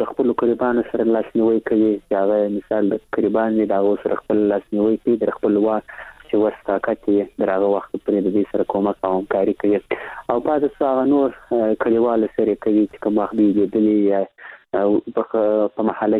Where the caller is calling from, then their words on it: Kandahar, Afghanistan; له کندهار درسره ټلیفون لیکته وصل سوي